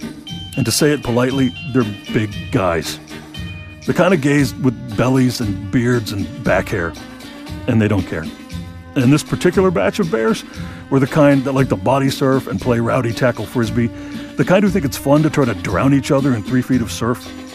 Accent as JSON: {"language": "English", "region": "Texas", "country": "United States", "said": "I'm from Texas, and I stayed inside there too, just kind of as a survival skill."}